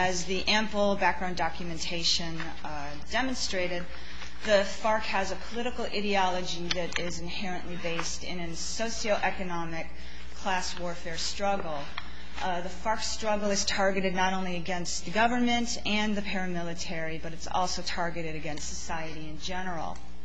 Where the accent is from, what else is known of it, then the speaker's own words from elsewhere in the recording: Toledo, Ohio, United States; I'm also from Toledo, and I'm here because of the weather.